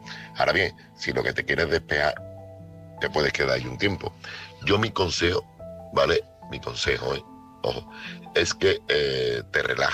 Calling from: Seville, Andalusia, Spain; corresponsal de Sevilla.

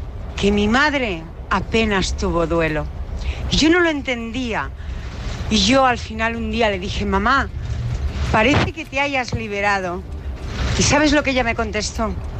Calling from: Barcelona, Catalonia, Spain; de Barcelona.

